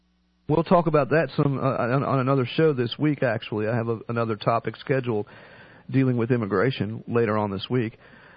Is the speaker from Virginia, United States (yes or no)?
yes; Virginia, United States; I'm originally from Virginia, so I try to stay up on the politics there. A lot of my family still lives there